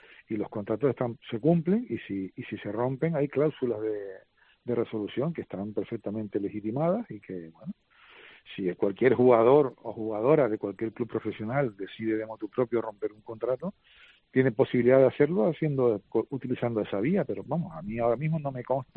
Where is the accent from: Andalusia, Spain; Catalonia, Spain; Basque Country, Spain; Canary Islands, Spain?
Canary Islands, Spain; Tenerife; yo como canario y como tinerfeño